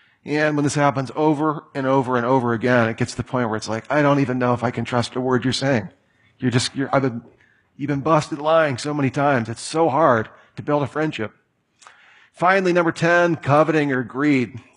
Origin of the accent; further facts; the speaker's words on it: Ireland; I'm Irish bred and born, so we can really spin a story.